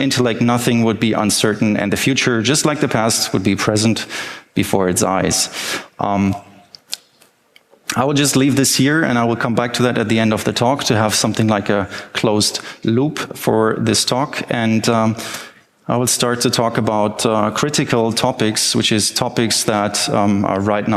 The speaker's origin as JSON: {"language": "English", "region": "Berlin", "country": "Germany", "said": "I'm from Berlin."}